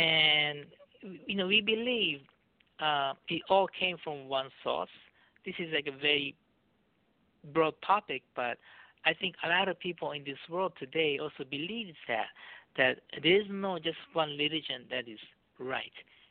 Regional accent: Japan; also born or lived in Beirut, Lebanon; I was born in Japan, and I was raised as a very, very deep faith Christian family, even though it's kind of rare in Japan.

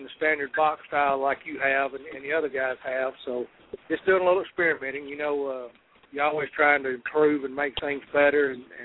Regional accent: Georgia, United States; also born or lived in West Texas; Lived in West Texas for 9 years, learned how to do a lot of beef barbecue out there. I'm originally from Georgia

